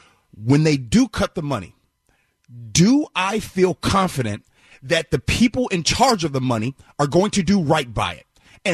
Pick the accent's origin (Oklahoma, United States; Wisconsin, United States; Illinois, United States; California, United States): Illinois, United States; Chicago; back in my hometown of Chicago, schools being closed down.